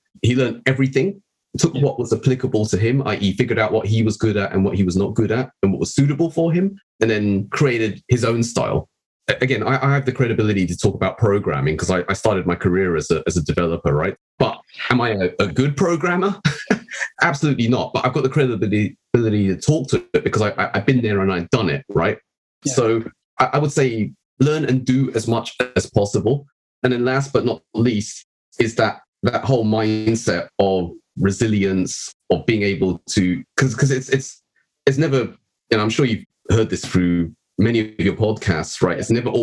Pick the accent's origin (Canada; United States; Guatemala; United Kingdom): United Kingdom; Tottenham, London; And I grew up in Tottenham, right?